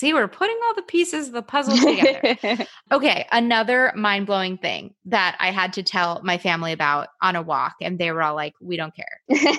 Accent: New York, United States; Because I'm, you know, born and raised in New York

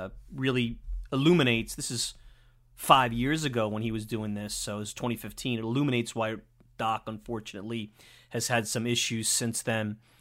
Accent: Brooklyn, New York, United States; I'm from Bensonhurst, but I know Sheepshead Bay very well.

